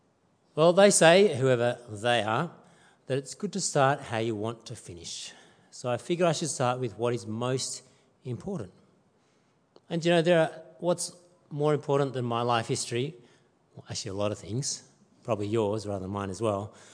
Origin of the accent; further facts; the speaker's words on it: Sydney, New South Wales, Australia; also born or lived in Cairo; Is it that my dad was born in Indonesia and my mum's from China? I was born and raised in Sydney. Is it that Joe and I lived in Cairo in the Middle East for a year?